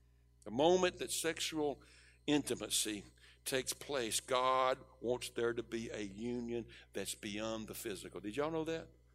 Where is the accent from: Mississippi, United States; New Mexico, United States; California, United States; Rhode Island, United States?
Mississippi, United States; now in Texas, United States; I'm from South Mississippi originally. I'm a Texan now. Been here 27 years.